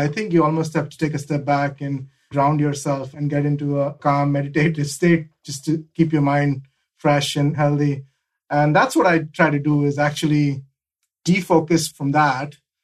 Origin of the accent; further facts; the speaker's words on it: India; moved away as an adult; now in United States; I grew up in India. I moved to the States in the late 90s to actually do a master's in engineering at University of Virginia.